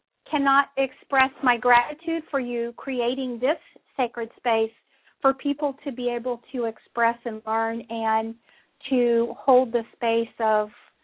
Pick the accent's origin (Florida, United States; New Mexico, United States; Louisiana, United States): Louisiana, United States; yes, that is a Louisiana area code. I am from Louisiana, and I've kept this number for many years